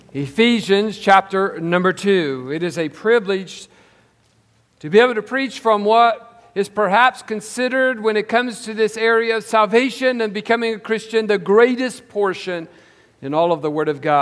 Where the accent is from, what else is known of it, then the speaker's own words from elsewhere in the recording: West Virginia, United States; When I was a teenager growing up in West Virginia, we would always take Thanksgiving week off to go hunting.